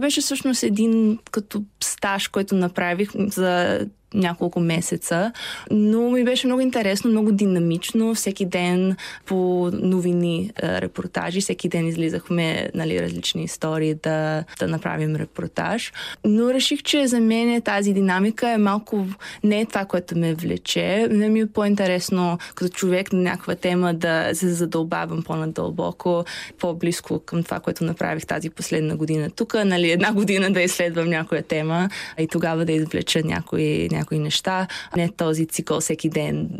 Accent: Chicago, Illinois, United States; also born or lived in Bulgaria; Аз съм родена в България и като малка съм отишла в САЩ да живея с родителите ми на 4 години в Чикаго. И сега се връщам миналата година с стипендия от програма Fulbright, една американска фондация.

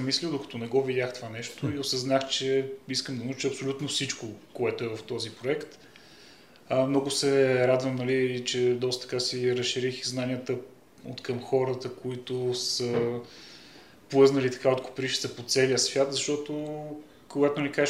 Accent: Koprivshtitsa, Sofia Province, Bulgaria; born there; за мен това е моят роден град и си го смятам, че аз съм си коприщенец.

